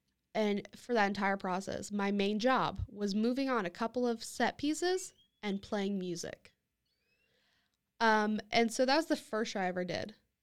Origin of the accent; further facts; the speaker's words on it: Lincoln, Nebraska, United States; And then go back to my hometown, Lincoln, Nebraska, to work at the Lead Center for Performing Arts